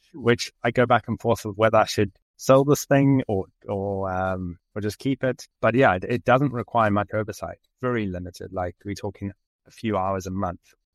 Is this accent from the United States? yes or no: no; South Africa; I was from South Africa originally.